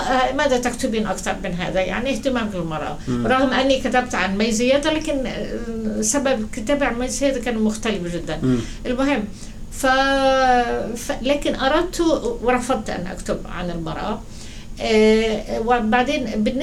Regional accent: Egypt; also born or lived in Palestine; now in United States; عندي الإنسان طبعا الجنسية الفلسطينية أو الانتماء الفلسطيني فوق كل شيء لكن أيضا كبرت في مصر

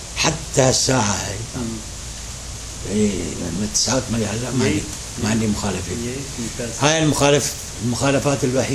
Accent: Syria; moved away as an adult; now in United States; انا ما معي جيت من سوريا تركت عيلتي هني

